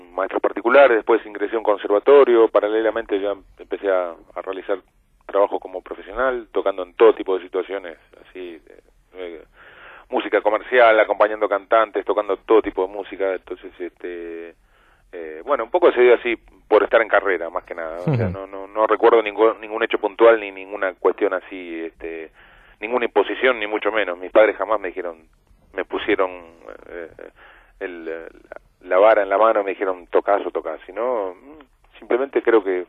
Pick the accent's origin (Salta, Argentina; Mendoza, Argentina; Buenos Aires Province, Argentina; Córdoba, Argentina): Mendoza, Argentina; born there; yo soy de Mendoza, soy nacido en Mendoza, en la provincia de Mendoza, que es una provincia que está sobre la cordillera de los Andes, cerca, es una provincia limítrofe con Chile, está a la altura de Santiago de Chile.